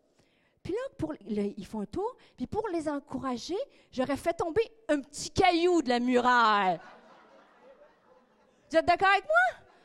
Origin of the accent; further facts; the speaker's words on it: Quebec, Canada; Je ne sais pas si c'est pareil pour vous à Paris, mais chez moi, au Québec, se convertir, aller à l'église...